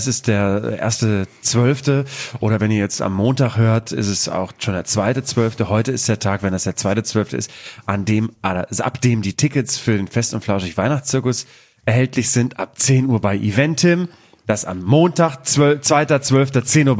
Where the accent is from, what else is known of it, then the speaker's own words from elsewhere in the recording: Vegesack, Bremen, Germany; Und dann sehen wir uns alle in Fegesack, in meiner Heimat.